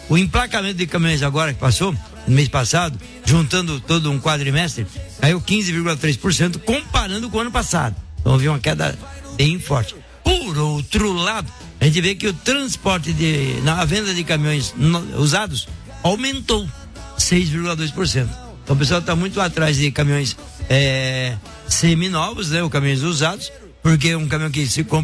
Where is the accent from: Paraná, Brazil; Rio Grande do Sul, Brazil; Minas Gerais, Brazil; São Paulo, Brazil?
Paraná, Brazil; Curitiba; Hoje eu estou completando 67, são 67 anos de idade, com a graça de Deus aqui em Curitiba. Sou de Curitiba, no Paraná.